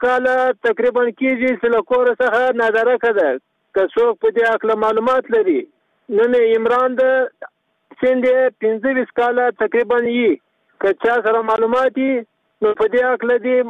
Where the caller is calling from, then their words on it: Sheberghan, Jowzjan, Afghanistan; د شبرغان دی ولایت اوسیدونکی